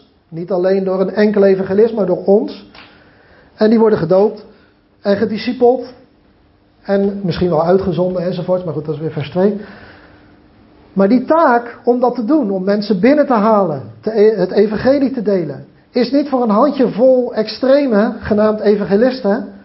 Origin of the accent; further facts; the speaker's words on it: Klaswaal, South Holland, Netherlands; born there; Ik weet dat ik ben geboren in Klaswaal. Dat kent bijna niemand, maar dat maakt niet uit. Klein dorpje.